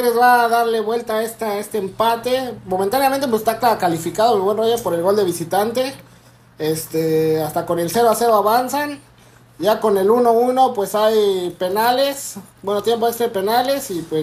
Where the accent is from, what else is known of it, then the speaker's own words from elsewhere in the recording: Morelos, Mexico; Soy de Morelos y le voy a Puma.